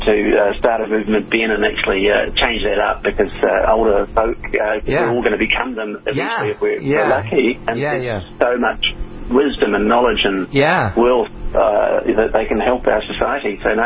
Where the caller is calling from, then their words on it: Auckland, New Zealand; I'm calling in from Auckland, which is